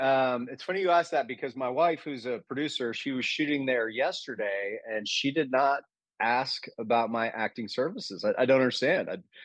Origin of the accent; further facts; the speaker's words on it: Florida, United States; I grew up in Florida. I'm a Floridian.